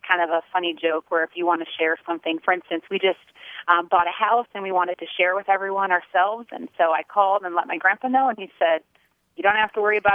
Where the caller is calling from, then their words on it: Omaha, Nebraska, United States; I'm calling from Omaha, Nebraska.